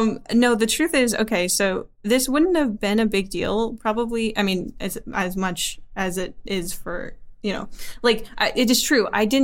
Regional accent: Idaho, United States; I'm from a little town in Idaho.

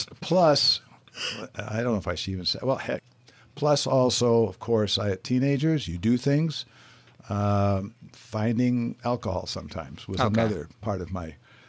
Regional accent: Chicago, Illinois, United States; I was also born and raised in Chicago, as I said before.

